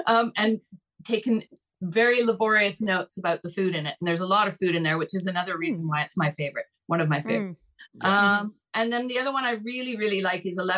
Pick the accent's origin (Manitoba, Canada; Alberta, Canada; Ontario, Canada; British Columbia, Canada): British Columbia, Canada; Vancouver; I grew up in Vancouver, BC. I was born and raised there.